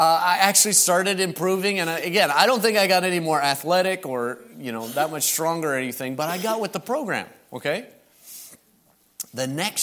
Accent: Indiana, United States; now in Chattanooga, United States; Now, I mentioned I grew up in Indiana. They only have you and you up there. But down here, when I got married and my wife down here in Chattanooga, well, I learned a new dialect and I learned some new words.

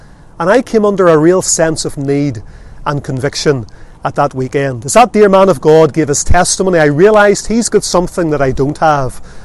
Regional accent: Lisburn, Northern Ireland, United Kingdom; born there; I was born in Lisburn here in 1978 into a very good home.

